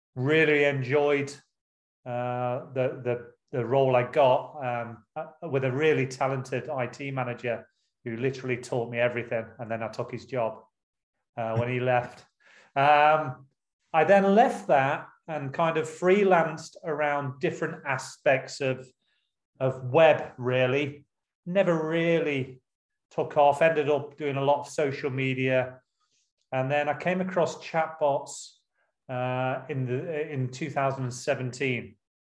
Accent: United Kingdom; born there; So born in the UK in the 70s, was very lucky to have really hardworking working class parents who foresaw the computer age coming well ahead of the game.

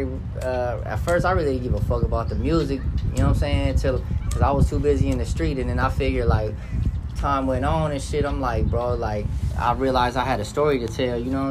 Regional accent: California, United States; also born or lived in New Jersey; So all my family's from California. Okay. I was born in New Jersey, but I only stayed out there a couple months, and I came right back.

